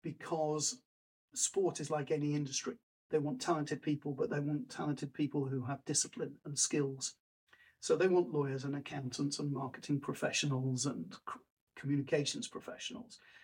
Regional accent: Manchester, North West England, United Kingdom; I supported Leeds United, even though I grew up in Manchester.

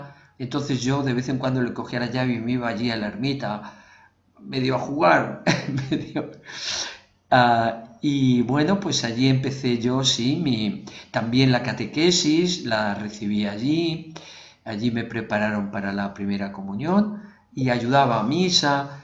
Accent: Valdepeñas, Castilla-La Mancha, Spain; Yo soy de Valdepeñas, de Ciudad Real, de Castilla-La Mancha, la tierra de Don Quijote, como le digo yo a los italianos, para que me sitúen la región. Y efectivamente allí nací un 16 de julio, el día de la Virgen del Carmen. Y vivía enfrente de una ermita, la ermita de San Marcos

